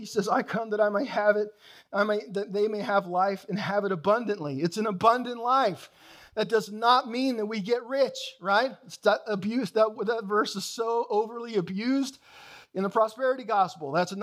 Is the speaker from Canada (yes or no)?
yes; Canada; I, of course, have one of the unique citizenships on earth, the highest of the highest echelons as a Canadian. My Canadian passport is like a golden book anywhere in the world.